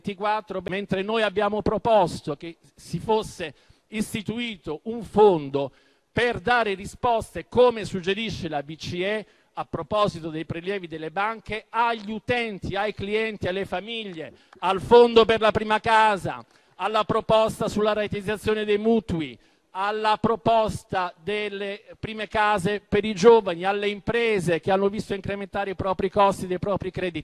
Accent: Sicily, Italy; mi prendete in giro, io sono siciliano

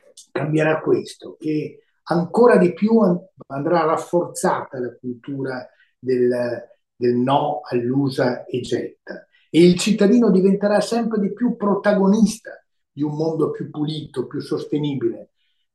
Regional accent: Veneto, Italy; una bottiglia di un vino pregiato che parte dal Veneto, parliamo della mia terra

